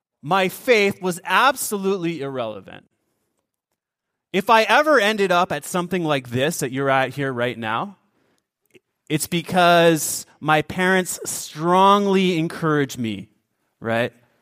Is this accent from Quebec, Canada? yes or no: no; Windsor, Ontario, Canada; So, born and raised in Windsor, Ontario.